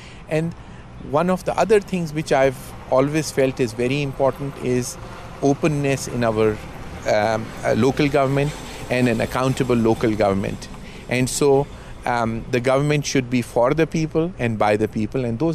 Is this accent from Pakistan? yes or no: yes; Pakistan; English is a second language; now in United States; Well, first of all, I was from Pakistan. I'm an American now.